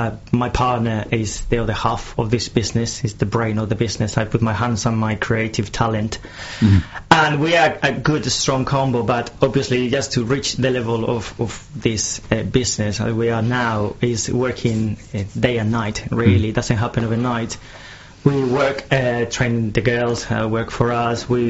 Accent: Madrid, Community of Madrid, Spain; English is a second language; now in England, United Kingdom; I've been living in England for the last 10 years. People think I'm Italian, but actually I'm not. I'm from Madrid

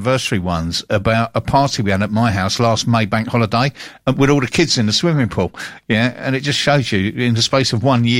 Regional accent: United Kingdom; You can tell we're British, can't you?

